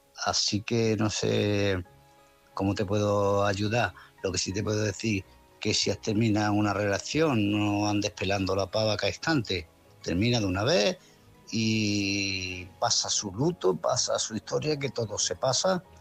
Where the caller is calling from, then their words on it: Málaga, Andalusia, Spain; de Málaga.